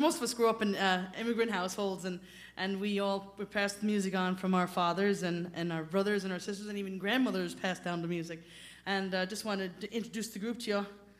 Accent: Yorktown Heights, New York, United States; also born or lived in Bronx; now in Yonkers, United States; I was born in the Bronx and the Woodlawn section of the Bronx and raised in Yorktown Heights in Westchester.

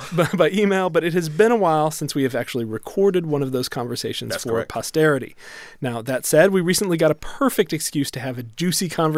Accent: Ohio, United States; born there; And I was born outside Cleveland.

